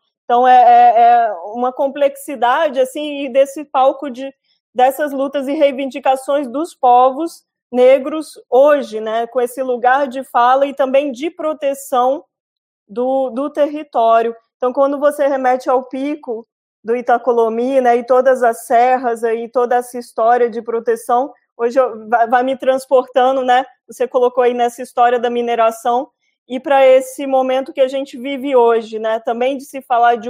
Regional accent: Minas Gerais, Brazil; also born or lived in Amazonas; Eu sou mineiro, sou de Minas Gerais, mas não resido em Minas, já morei no Amazonas, hoje moro no Mato Grosso do Sul.

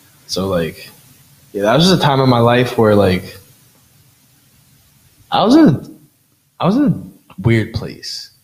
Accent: Jamaica; also born or lived in United Kingdom; And I know I'm Jamaican, so like I'm Jamaican and British.

